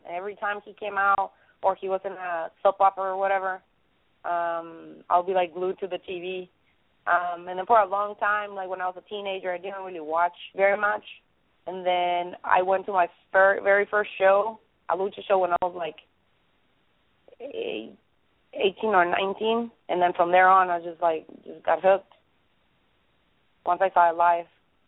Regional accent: Mexico; English is a second language; I grew up in Mexico

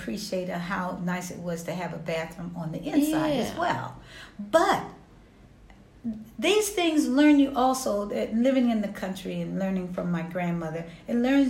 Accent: Washington, District of Columbia, United States; also born or lived in Victoria, Virginia; Yes. I was born in Victoria, Virginia, but actually raised in Washington, D.C.

